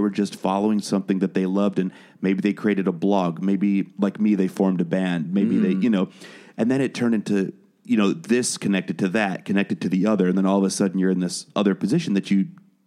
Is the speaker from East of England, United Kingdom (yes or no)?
no; Wales, United Kingdom; born there; You can't hear it in my accent, but I was born in Wales. I'm a British citizen, and I spent a lot of my life over there.